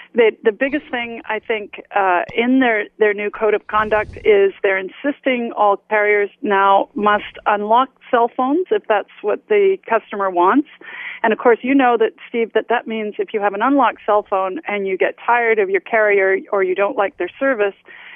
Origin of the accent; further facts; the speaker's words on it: Canada; We're just accepting this as Canadian consumers.